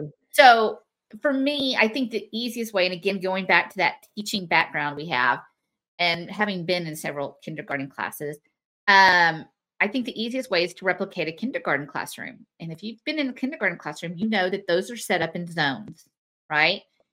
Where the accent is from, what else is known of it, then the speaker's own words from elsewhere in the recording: Houston, Texas, United States; And because I'm from Houston, I can say this, is that Houston, we have a problem.